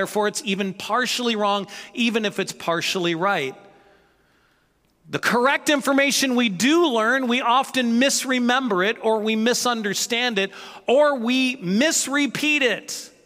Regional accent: St. Louis, Missouri, United States; now in California, United States; I grew up in St. Louis, and my accent has virtually disappeared because I've lived in California as long as really I've lived growing up in St. Louis.

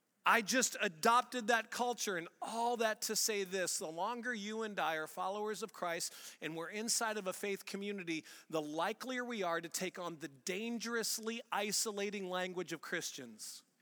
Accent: St. Louis, Missouri, United States; accent: St. Louis; I was raised in St. Louis. Till I was 21 and graduated from college, I did go to a school in Springfield, Missouri, about 3.5 hours away, but I was born and raised in St. Louis.

